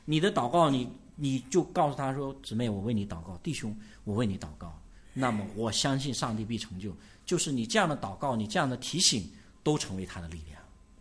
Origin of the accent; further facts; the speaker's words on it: China; 我们中国人就是，我说中国是一个求神迹的一个民族